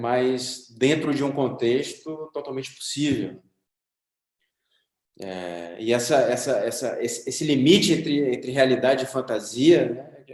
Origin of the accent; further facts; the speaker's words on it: Bahia, Brazil; Principalmente porque eu sou da Bahia, né?